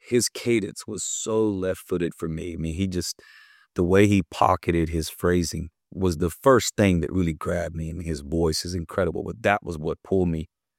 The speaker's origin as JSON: {"language": "English", "region": "Georgia", "country": "United States", "tie": "born or raised there", "said": "You know, I grew up in South Georgia, and that's what people, I guess, consider country, you know?"}